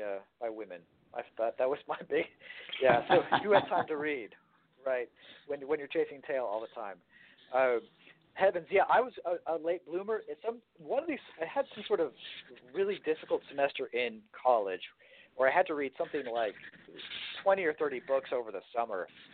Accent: Dallas, Texas, United States; born there; also born or lived in D.C. area, United States; I was actually born in Dallas, Texas.

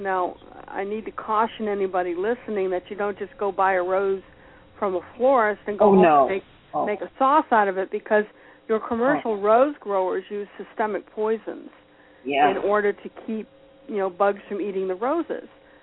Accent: New England, United States; I'm originally from New England, and we have this little viola called the Johnny Jump Up.

